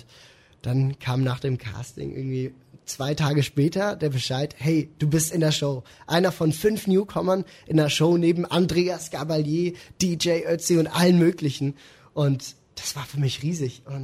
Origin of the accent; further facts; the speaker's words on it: Basel, Basel-Stadt, Switzerland; Es geht um meine Heimat, es geht um Basel